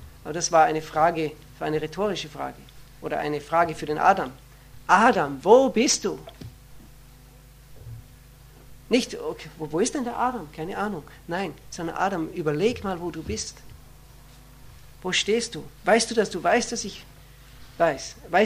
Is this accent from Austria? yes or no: yes; Austria; Bei uns in Österreich ist es der Ö3.